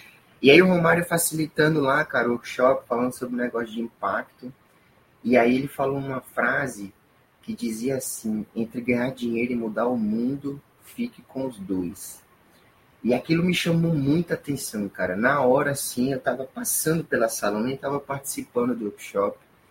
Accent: Aracaju, Sergipe, Brazil; Eu tenho 28 anos de idade. Eu sou natural aqui de Aracaju, Sergipe.

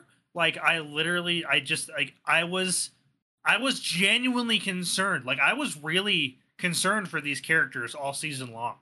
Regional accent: California, United States; I have vivid memories of buildings that look exactly like that where I grew up in California.

